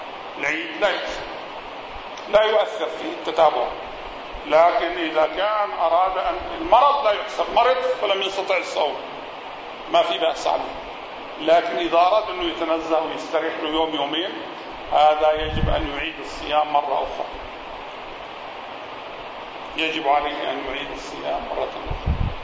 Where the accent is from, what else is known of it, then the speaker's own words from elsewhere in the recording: Palestine; هذا كان عندنا في فلسطين أيضا، كان يخرج الناس من القرية